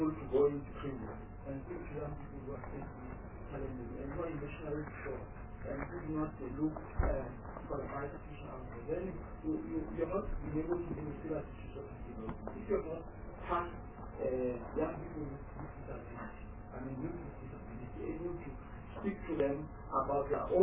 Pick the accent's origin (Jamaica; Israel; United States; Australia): Israel; I'm very passionate about Israel because I come from Israel.